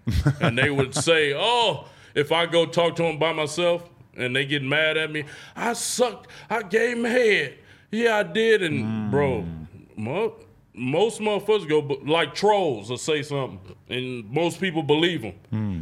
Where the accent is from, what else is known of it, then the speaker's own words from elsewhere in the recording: Oakland, California, United States; So I grew up on 98th and East Street, Drug Street.